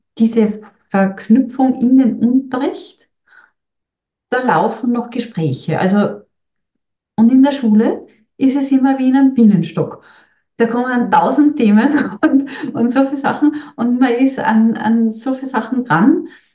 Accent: Austria; aber bei uns in Österreich beim Lehrermangel, Quereinsteiger werden extrem gefördert

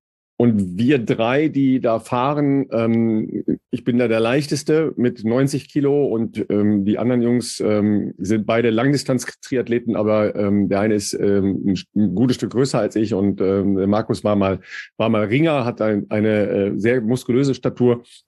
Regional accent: North Rhine-Westphalia, Germany; Das ist tatsächlich im Bergischen Land, sehr nah hier von meinem Haus und von meiner Heimat.

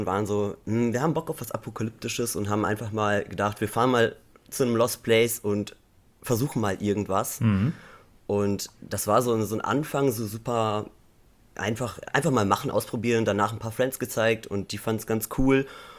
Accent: Münster, North Rhine-Westphalia, Germany; Also wir kommen eigentlich aus Münster

